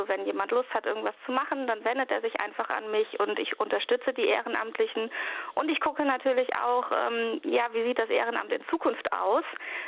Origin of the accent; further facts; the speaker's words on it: North Rhine-Westphalia, Germany; eher in meiner Heimat am Niederrhein